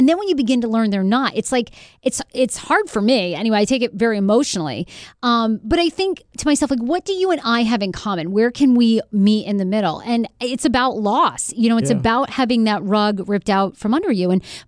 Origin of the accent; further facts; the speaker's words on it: Maine, United States; I was born in Maine, you know, grew up, it was all white people.